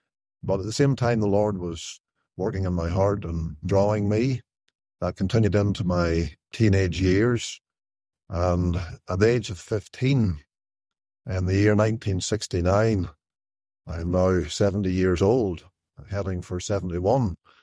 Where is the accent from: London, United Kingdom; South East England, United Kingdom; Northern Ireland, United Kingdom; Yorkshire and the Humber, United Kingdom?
Northern Ireland, United Kingdom; I am from Northern Ireland, as your listeners will be aware, and grew up in a Christian family. My father and mother were both converted people who knew the Lord.